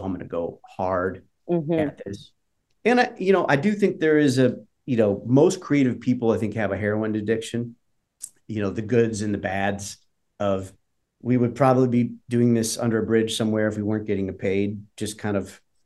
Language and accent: English; Detroit, Michigan, United States; And I'm from Detroit and I love that style of music.